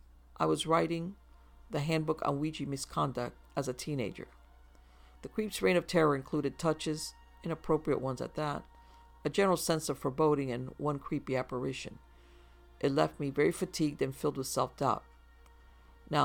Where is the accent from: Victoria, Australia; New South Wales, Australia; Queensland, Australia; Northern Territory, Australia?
Victoria, Australia; Box Hill; born there; I was born in Box Hill, on the kitchen floor of a house in James Street. James Street is not far from Hotham Street.